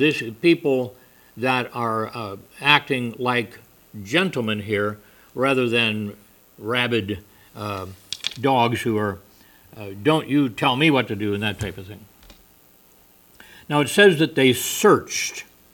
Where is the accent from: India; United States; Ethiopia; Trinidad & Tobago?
United States; Now, being an American, the whole concept of being noble is an unusual concept to me.